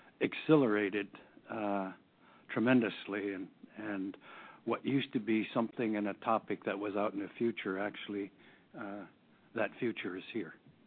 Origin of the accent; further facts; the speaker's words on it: Kotzebue, Alaska, United States; I sit on a tribal representative seat on the commission. and I am from Kotzebue.